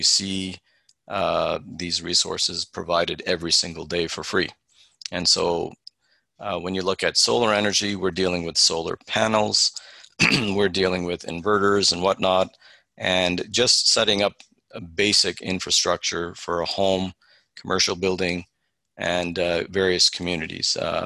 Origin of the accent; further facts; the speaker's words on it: Alberta, Canada; I'm from Alberta. We always think we're number 1 in things.